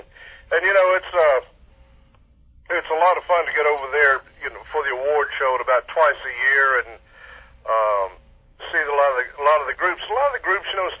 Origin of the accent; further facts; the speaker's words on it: Virginia, United States; also born or lived in North Carolina; being from growing up in Virginia and originally from North Carolina, so, you know, I had a lot of sand in my shoes